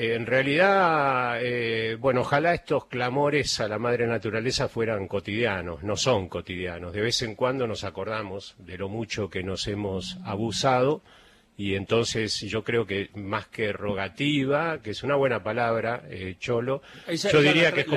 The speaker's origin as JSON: {"language": "Spanish", "town": "Pehuajó", "region": "Buenos Aires Province", "country": "Argentina", "moved": "yes", "said": "De la provincia de Buenos Aires. Saludos a Juan José Paso en el partido de Pehuajó. Cuando se fue Manuelita, me fui yo. Me fui de ahí y, bueno, obviamente triste porque dejar el campo fue muy"}